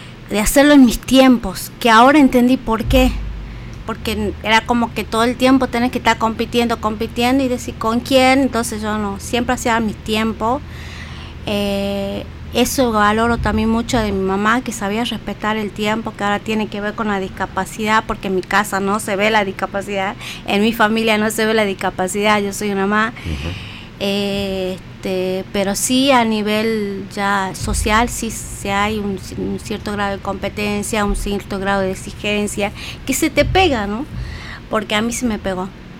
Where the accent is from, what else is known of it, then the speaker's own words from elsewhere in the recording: Salvador Mazza, Salta, Argentina; now in Tucumán, Argentina; yo vengo de Salta, de Salvador Massa. Yo terminé el secundario, me becaron para venir a estudiar acá.